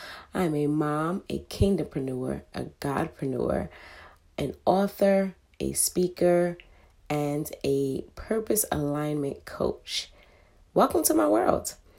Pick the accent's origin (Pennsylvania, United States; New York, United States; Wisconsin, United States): New York, United States; Brooklyn; also born or lived in Queens / Hartford, Connecticut; I was born and raised in Brooklyn and Queens, New York. Also in Hartford, Connecticut. For those that don't know, I did represent CT for quite some time. Still have some family out there too.